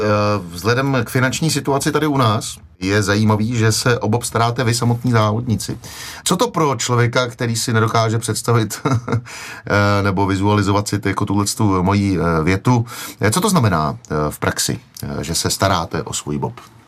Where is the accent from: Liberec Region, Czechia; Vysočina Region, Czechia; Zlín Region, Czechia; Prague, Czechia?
Liberec Region, Czechia; Liberec; Jsem z Liberce